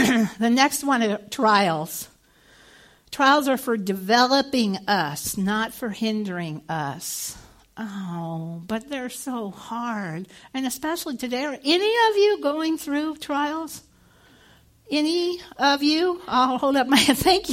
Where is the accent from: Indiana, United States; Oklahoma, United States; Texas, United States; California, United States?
Indiana, United States; I'm from Hoosier, originally from Indiana.